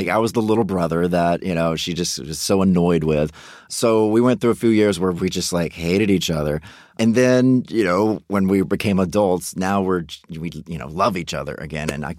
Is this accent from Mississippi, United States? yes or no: yes; Mississippi, United States; I'm from Mississippi, so mm-hmm. it's still very taboo.